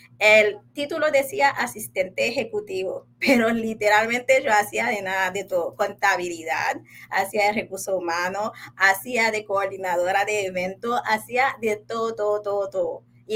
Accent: Haiti; now in Puerto Rico; diferente a todos los puertorriqueños, como yo soy extranjera, yo soy de Haití, no podía trabajar inmediatamente

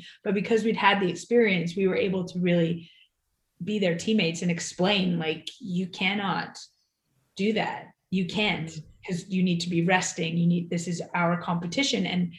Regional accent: Canada; We're Canadian. We didn't have any opportunity to see these people in person.

